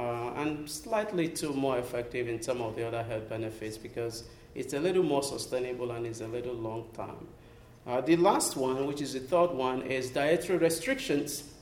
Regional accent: Nigeria; moved away as an adult; now in United States; I grew up in Nigeria, and back in Nigeria, I don't know, it's just part

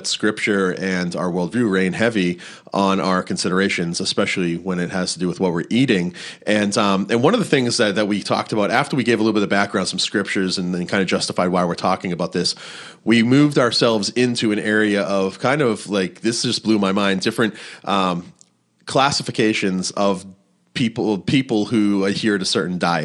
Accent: Plymouth, Massachusetts, United States; I grew up on the East Coast. I grew up in Plymouth, Massachusetts, and it's a coastal town.

